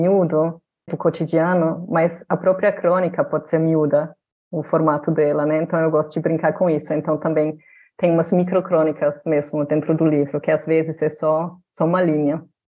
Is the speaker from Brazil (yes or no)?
no; Berlin, Germany; Eu sou cria de cidade grande, né? Eu nasci em Berlim, me criei em Berlim.